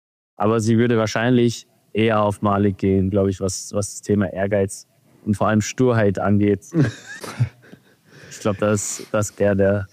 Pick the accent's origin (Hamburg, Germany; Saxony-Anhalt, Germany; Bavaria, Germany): Bavaria, Germany; Zirndorf; also born or lived in Nuremberg; ich wurde zwar in Nürnberg geboren, bin aber dann in Zirndorf auch aufgewachsen.